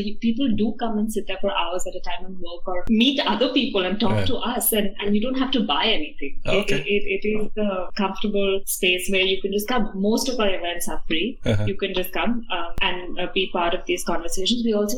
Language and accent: English; Mumbai, Maharashtra, India; moved away as an adult; I came from Bombay and I was amazed at not having to sweat all the time kind of weather.